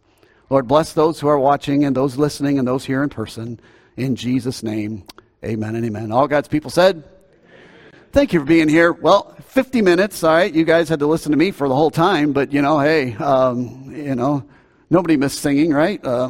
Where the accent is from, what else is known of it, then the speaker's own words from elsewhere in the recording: United States; and because I'm an American who has a debt to pay for all of those who paid their life to give us this freedom